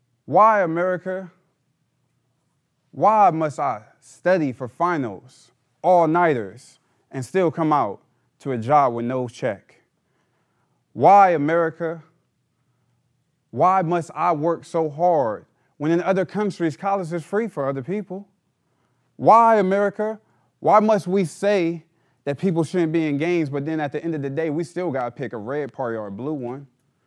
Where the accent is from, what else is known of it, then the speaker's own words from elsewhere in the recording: Oakland, California, United States; I was born and raised in Oakland. Can you hear me? Oh, okay. I'm 24.